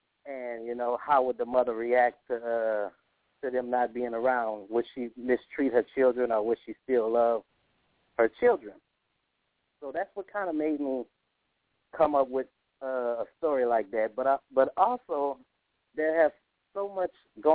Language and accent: English; Crowley, Louisiana, United States; now in Lake Charles, United States; I'm from Crowley, Louisiana. I currently stay in Lake Charles, Louisiana, you know.